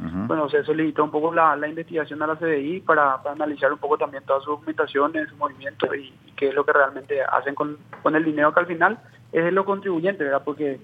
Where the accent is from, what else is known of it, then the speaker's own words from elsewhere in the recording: Paraguay; Creo que merecemos saber todos los ciudadanos y hablo como paraguayo